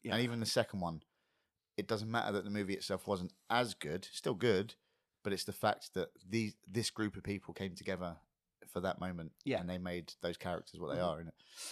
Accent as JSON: {"language": "English", "region": "London", "country": "United Kingdom", "tie": "born or raised there", "said": "I grew up in Southeast London, which was multicultural, you know, really beautiful place, lots of different races, lots of different cultures."}